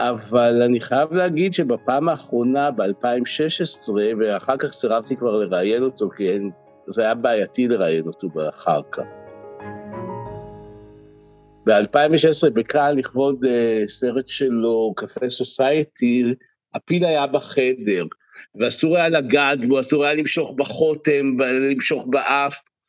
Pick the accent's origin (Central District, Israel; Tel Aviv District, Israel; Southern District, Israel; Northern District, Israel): Central District, Israel; גדלתי במושב בעמק חפר בשנות ה-60